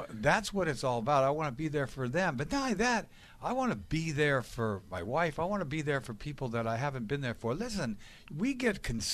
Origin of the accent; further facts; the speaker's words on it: Boston, Massachusetts, United States; I'm a Red Sox. I love this place. I'm a New Englander. You know what I mean? I'm a Bostonian.